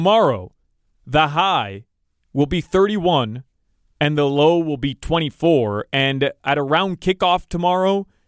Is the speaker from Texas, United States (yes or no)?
no; Florida, United States; I don't know. I'm from South Florida. I've heard of sleet.